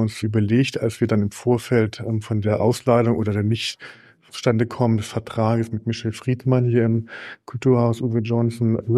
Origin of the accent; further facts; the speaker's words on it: Lower Saxony, Germany; Wir kommen nicht weit von aus Niedersachsen, ist nicht so weit.